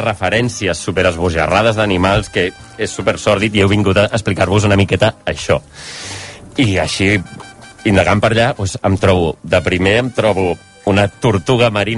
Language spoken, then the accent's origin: Catalan; Catalonia, Spain; Bueno, pues és cosa que com a català està bé de saber.